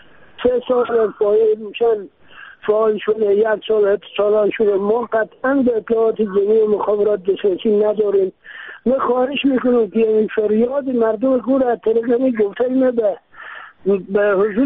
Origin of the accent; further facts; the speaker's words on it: Afghanistan; ما از افغانستان هستیم، اسلام هستیم